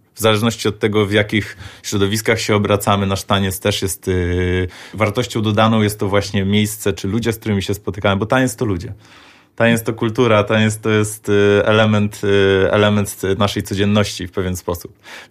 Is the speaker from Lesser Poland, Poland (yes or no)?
no; Lublin, Lublin Voivodeship, Poland; Zawsze jak tylko mogę, to mówię, że jestem z Lublin reprezent.